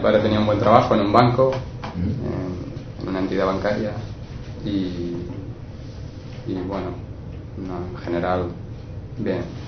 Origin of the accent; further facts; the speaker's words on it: Lorca, Region of Murcia, Spain; El problema era que donde yo vivía, en Lorca, en la región, en Murcia, se podían encontrar casi todas las carreras universitarias excepto algunas técnicas.